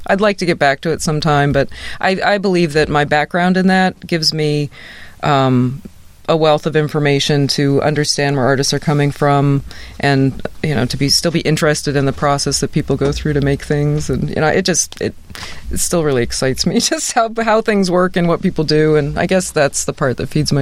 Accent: Milwaukee, Wisconsin, United States; also born or lived in Seattle; now in Tacoma, United States; Well, I grew up in Milwaukee, and I had a very circuitous path, which we don't need to go into now.

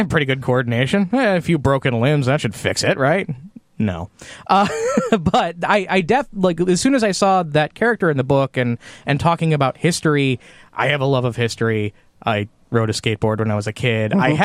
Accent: Palatine, Illinois, United States; I'm from Illinois, but right on the border.

